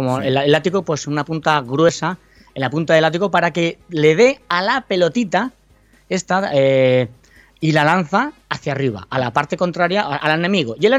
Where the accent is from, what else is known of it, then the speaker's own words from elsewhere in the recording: Spain; Incluso me comí hasta el envoltorio del ketchup y batí el récord de estos americanos siendo español, que tiene mucho mérito.